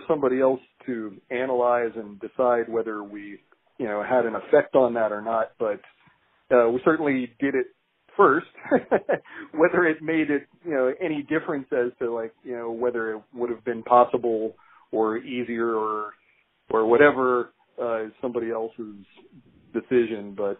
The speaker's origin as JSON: {"language": "English", "town": "Reston", "region": "Virginia", "country": "United States", "said": "We're like, oh, we're from the Reston scene and whatever."}